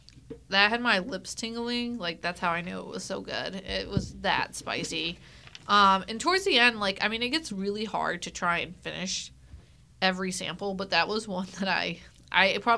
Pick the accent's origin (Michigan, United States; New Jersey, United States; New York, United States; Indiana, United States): New York, United States; Syracuse; I'm from Syracuse, and there are a lot of great food places there, too. Don't get me wrong. Central New York, all the way.